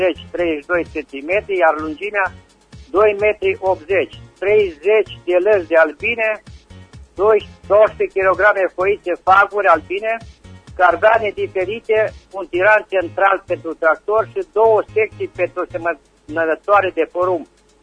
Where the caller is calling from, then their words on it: Răchita, Timiș County, Romania; sunt din Răchita, județul Timiș.